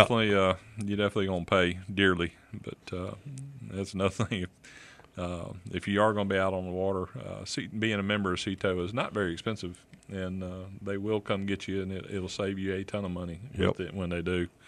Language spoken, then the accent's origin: English; Dauphin Island, Alabama, United States; I grew up and been around Dauphin Island my whole life